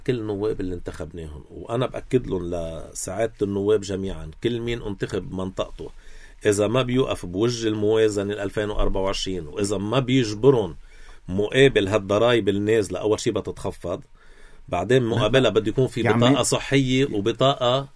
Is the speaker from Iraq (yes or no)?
no; Lebanon; نحن كلبنانية